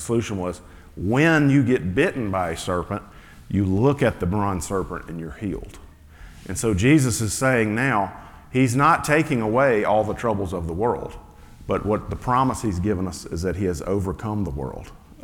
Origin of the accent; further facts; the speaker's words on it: the South, United States; growing up in the South, I have never felt like the world hated me for being a Christian.